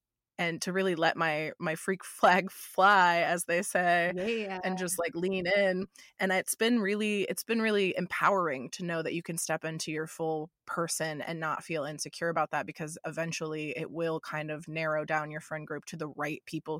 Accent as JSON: {"language": "English", "region": "Florida", "country": "United States", "moved": "yes", "said": "I moved from Florida, where I was always the weirdest one, the most outgoing, kind of strange one that everybody made fun of."}